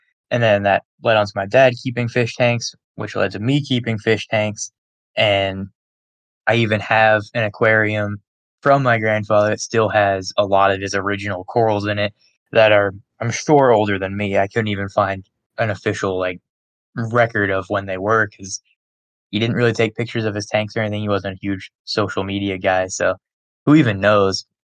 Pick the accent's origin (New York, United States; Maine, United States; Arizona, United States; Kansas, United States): Arizona, United States; I'm from Arizona, and I'm a biology student.